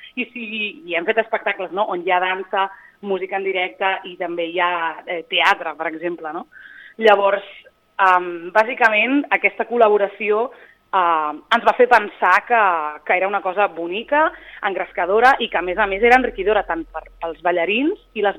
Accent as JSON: {"language": "Catalan", "town": "Sabadell", "region": "Catalonia", "country": "Spain", "lives_now": "Castellar del Vallès, Spain", "said": "Doncs perquè jo sóc de Sabadell i ara mateix estic vivint a l'Airesol, a Castellà"}